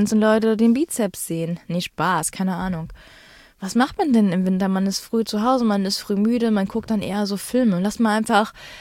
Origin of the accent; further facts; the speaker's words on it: Düsseldorf, North Rhine-Westphalia, Germany; wir sind aus Düsseldorf und wir machen jetzt mal was in Düsseldorf